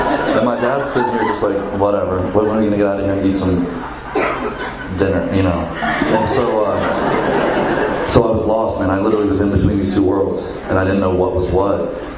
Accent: Virginia, United States; I grew up in Virginia, in Northern Virginia.

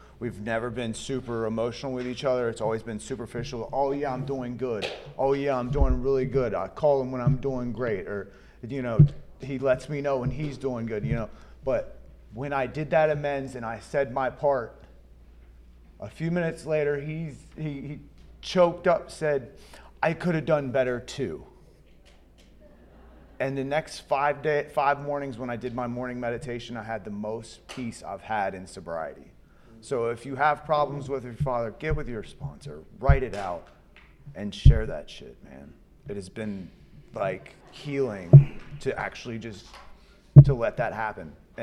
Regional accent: Cincinnati, Ohio, United States; I'm from Cincinnati, Ohio.

